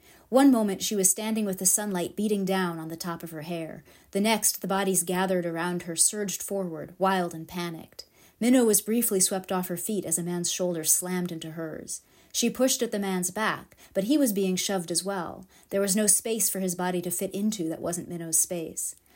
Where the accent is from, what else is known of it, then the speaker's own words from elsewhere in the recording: United States; born there; also born or lived in France; I was raised in a number of different countries. I was born in the States.